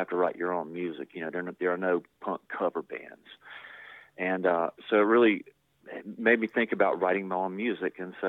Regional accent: Fayetteville, United States; I think it's because I grew up in Fayetteville

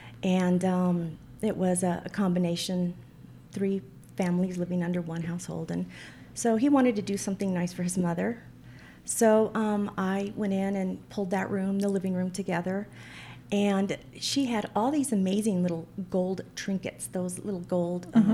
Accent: Yuma, Arizona, United States; I grew up poor in Yuma once my parents divorced

